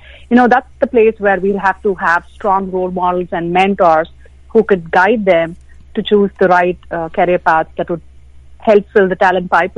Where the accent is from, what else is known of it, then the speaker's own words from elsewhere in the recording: India; I mean, at least growing up in India, we had standard channels from the government